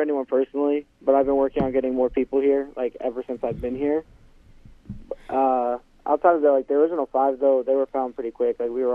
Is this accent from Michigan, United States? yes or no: no; Virginia Beach, Virginia, United States; Virginia Beach.